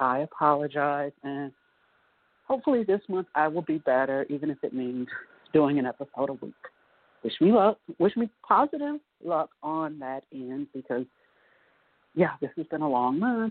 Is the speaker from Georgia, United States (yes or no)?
yes; Georgia, United States; I'm from Georgia. I was born and raised in Georgia.